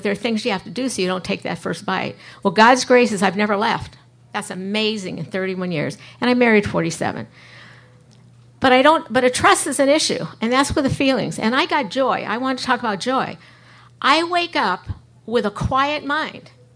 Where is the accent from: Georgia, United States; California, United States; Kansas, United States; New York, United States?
New York, United States; I'm from New York, so I'm not a gardener.